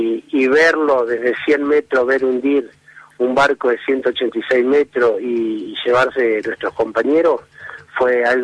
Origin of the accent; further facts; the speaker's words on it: Suipacha, Buenos Aires Province, Argentina; A mí el pueblo de Suipacha, cuando yo vine de Malvinas, me ayudó muchísimo